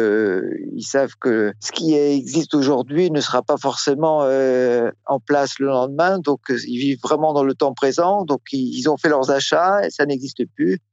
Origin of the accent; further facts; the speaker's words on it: France; now in Russia; et moi inclus en tant que Français habitant en Russie